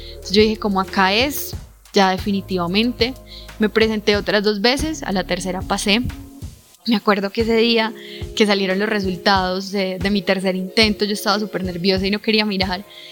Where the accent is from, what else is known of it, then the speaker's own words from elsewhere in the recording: El Carmen de Viboral, Antioquia, Colombia; soy estudiante de Ingeniería Aeroespacial de tercer semestre, tengo 19 años y soy del Carmen de Viboral.